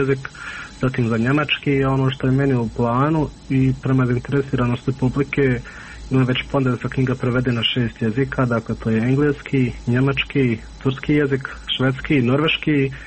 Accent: Miljevina, Republika Srpska, Bosnia & Herzegovina; mi smo svi gore iz Miljevine.

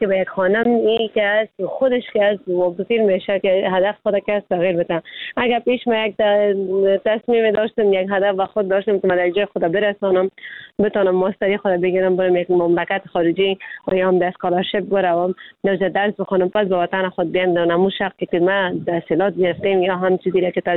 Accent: Afghanistan; چون ما خود ما افغان هستیم

